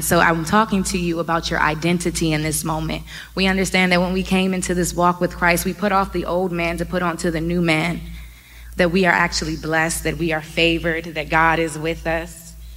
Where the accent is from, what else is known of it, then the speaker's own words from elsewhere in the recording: Maryland, United States; I'm just from Maryland.